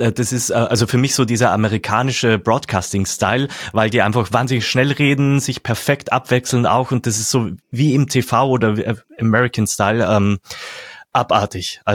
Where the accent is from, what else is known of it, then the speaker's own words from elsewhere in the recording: Austria; Das könnte man bei mir als Österreicher mit Hochdeutsch probieren.